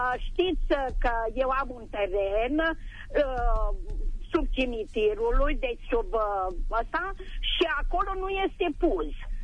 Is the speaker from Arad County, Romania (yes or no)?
yes; Sântana, Arad County, Romania; Sunt din Sântana.